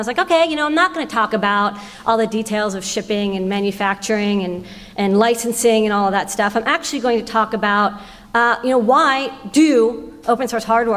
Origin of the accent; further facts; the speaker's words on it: Boston, Massachusetts, United States; So, I grew up in Boston, and Boston is sort of the seat of, the FSF, and the EFF used to be there too.